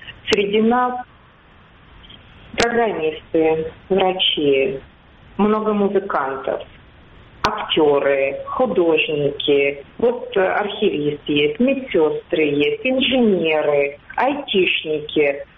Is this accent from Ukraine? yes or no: yes; Kyiv, Ukraine; Я сама, я киевлянка, я сама из Киева. По профессии филолог-русист, архивист.